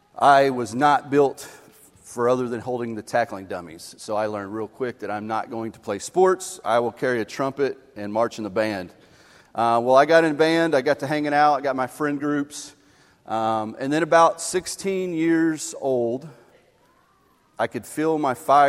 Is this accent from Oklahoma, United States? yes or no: yes; Broken Bow, Oklahoma, United States; also born or lived in Moore / Norman / Ardmore; I grew up in Broken Bow via Moore, Norman, Ardmore, kind of a couple stints here and there. Dad ran a Christian bookstore, and so we followed him around where the bookstore was.